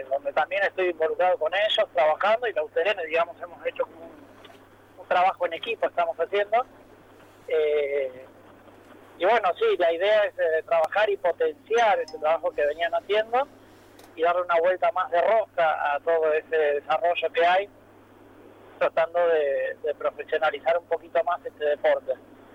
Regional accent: Viedma, Río Negro, Argentina; De Viedma, Río Negro.

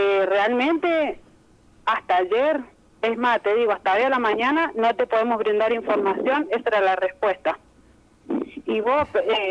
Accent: San Rafael, Mendoza, Argentina; now in San Luis, Argentina; yo soy oriunda de San Rafael, Mendoza. Hace 9 años que estoy viviendo acá en San Luis.

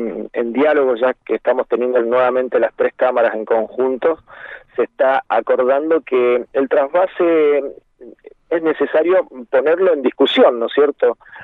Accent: Malargüe, Mendoza, Argentina; nosotros los estamos defendiendo, no solamente como malargüinos, sino como mendocinos, que es lo que corresponde

